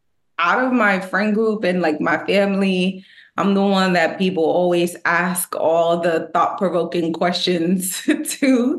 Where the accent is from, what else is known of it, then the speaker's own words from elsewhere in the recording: Jamaica; I am Jamaican.